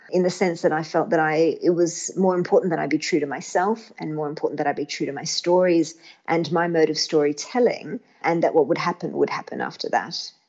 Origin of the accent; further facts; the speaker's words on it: Australia; because I'm Australian